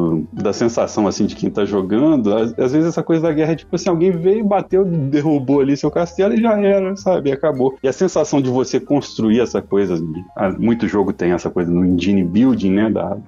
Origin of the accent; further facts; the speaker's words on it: Juiz de Fora, Minas Gerais, Brazil; also born or lived in São Paulo; eu voltei aqui para Juiz de Fora, que é minha cidade natal. Vim morar junto com meu pai aqui, que meu pai já estava mais velho.